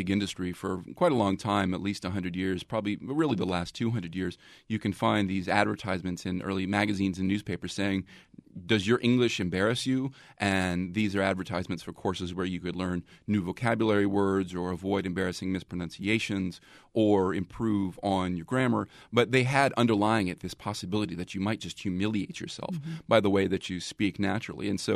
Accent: the South, United States; That's something that I would resist as a Southerner myself completely.

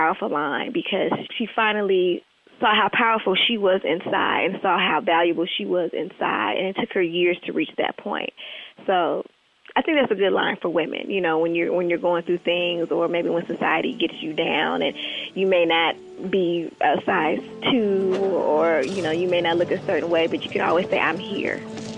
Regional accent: Oakland, California, United States; I'm from Oakland, California.

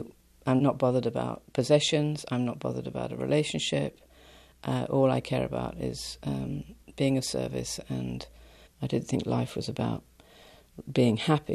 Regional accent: England, United Kingdom; And I was taken aback, but obviously being English, I remained composed.

